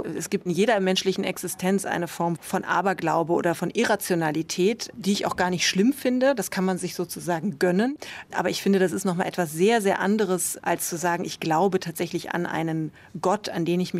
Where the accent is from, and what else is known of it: Münster, North Rhine-Westphalia, Germany